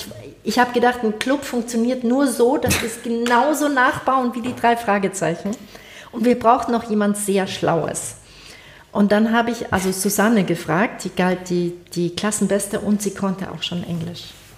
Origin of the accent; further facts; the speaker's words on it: Munich, Bavaria, Germany; also ich bin im Olympiadorf aufgewachsen. Das ist dort in München.